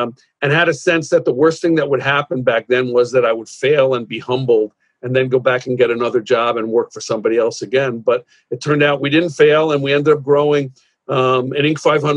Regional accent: Spring Valley, New York, United States; I grew up in Rockland County, Spring Valley.

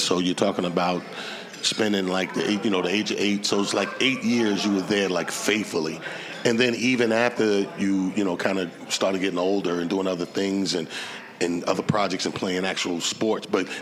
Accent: Mount Vernon, New York, United States; No, I'm born and raised in Mount Vernon.

